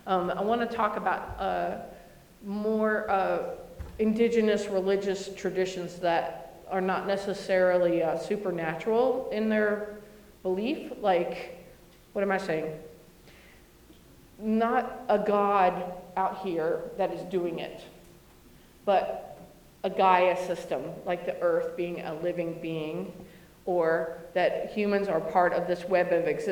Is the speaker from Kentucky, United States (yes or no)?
yes; Kentucky, United States; And I'm from Kentucky, so I saw things that I had never seen before.